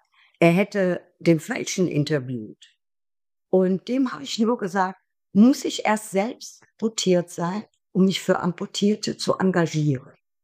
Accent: Rhineland, Germany; ich bin Rheinländerin, ich rede frei Schnüss.

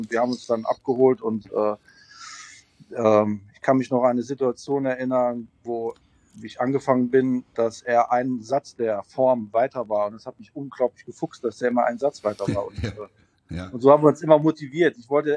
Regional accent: Völklingen, Saarland, Germany; born there; Ich bin im Saarland geboren, in Völklingen

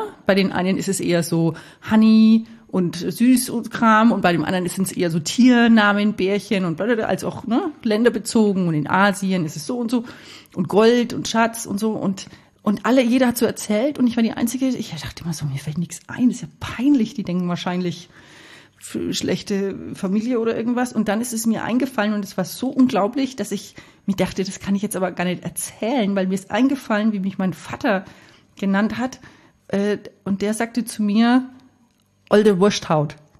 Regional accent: Hof, Bavaria, Germany; moved away as an adult; also born or lived in Fürth; Ich bin aufgewachsen in Hof und bin aber sehr schnell geflüchtet. Also mit 18, sobald es möglich war, habe ich echt meine Koffer gepackt. Und revidiere natürlich, ich bin ja eine Rückkehrerin.

